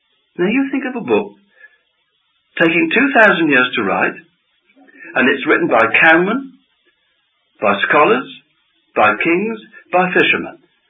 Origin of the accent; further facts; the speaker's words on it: England, United Kingdom; if we only as English people would differently pronounce the word Christian, as we ought to, and say Christian